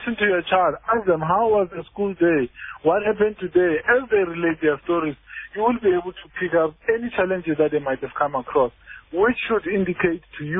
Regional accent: South Africa; Because as much as we are all South African, we have cultural differences, we have traditional things that we want to do.

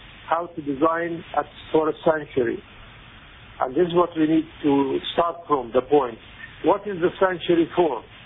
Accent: United States; Yes, I'm a American

